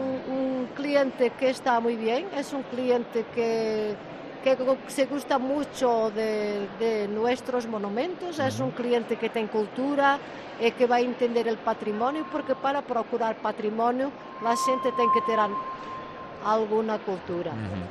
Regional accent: Norte, Portugal; Sí, pero bueno, nosotros somos de Norte Portugal.

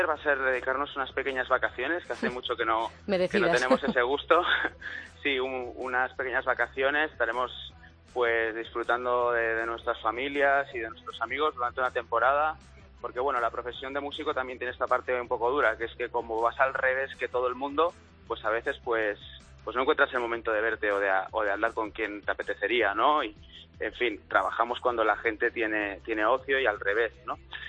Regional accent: Catalonia, Spain; uno como español se entiende a sí mismo muchísimo cuando va ahí. También me ocurre como catalán, lo mismo.

